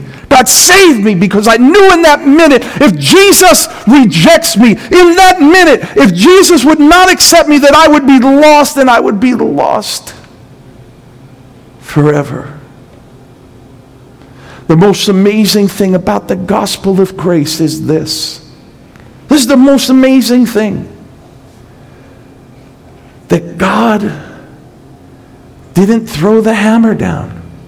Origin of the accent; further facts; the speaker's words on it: New York City, New York, United States; Look, some of you know I was raised in Brooklyn, New York. I was raised in a pastor's home.